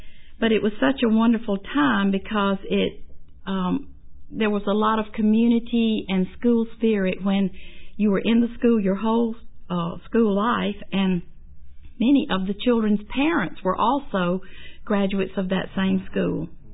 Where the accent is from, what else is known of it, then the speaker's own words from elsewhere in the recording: Taylors, South Carolina, United States; So I was raised in the Baptist church, and actually came to know Christ as my Savior in a little small church, Southern Bleachery Baptist Church in Taylor's. And then later, we went to Taylor's First Baptist, where I stayed until I was married.